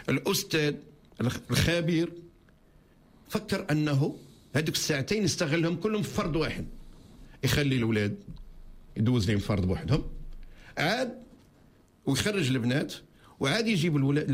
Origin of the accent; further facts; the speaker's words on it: Morocco; منتشرة في جميع مناطق المغرب عندنا في الدار البيضاء